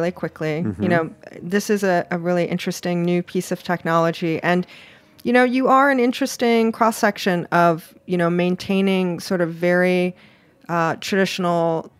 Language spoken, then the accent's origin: English; Hawaii, United States; now in New York, United States; I'm originally from Hawaii, so I like warm apartment.